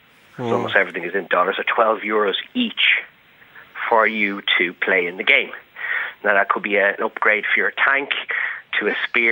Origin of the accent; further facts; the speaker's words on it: Ireland; now in Spain; I'm from Temple Oak, but I've lived here 22 years.